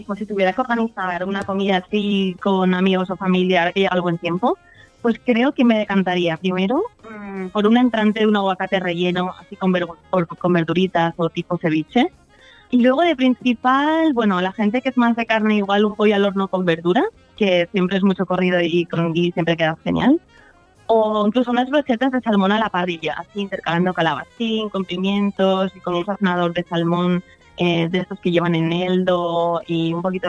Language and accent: Spanish; Valencian Community, Spain; yo lo hice como valenciana, que sigue la receta tradicional